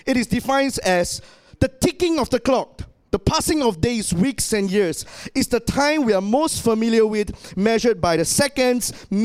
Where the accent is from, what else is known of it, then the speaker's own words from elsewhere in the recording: Malaysia; But I believe as Malaysian, even though all year round it's just summer and summer and summer